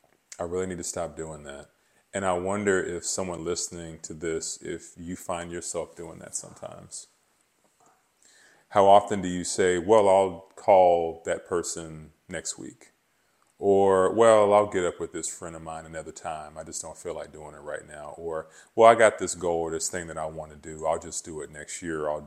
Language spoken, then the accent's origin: English; Dallas, Texas, United States; known as the Texas boys because we were all from different parts of Texas. I went to Florida A&M, so I was from the Dallas area.